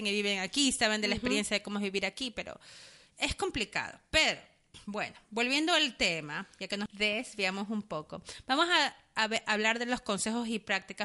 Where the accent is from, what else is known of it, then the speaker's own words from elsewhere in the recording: Ecuador; nosotros que somos de Latinoamérica, específicamente Ecuador, yo